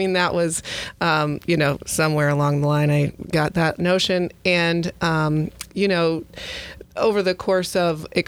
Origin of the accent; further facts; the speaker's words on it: Illinois, United States; now in St. Louis, United States; I grew up in Central Illinois and had a brother that lived in Wildwood here in St. Louis County.